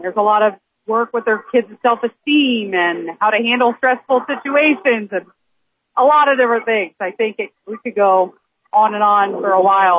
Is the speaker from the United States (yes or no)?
yes; St. Mary's, United States; I grew up in St. Mary's, graduated in St. Mary's in 2009, been around here besides when I went off to college.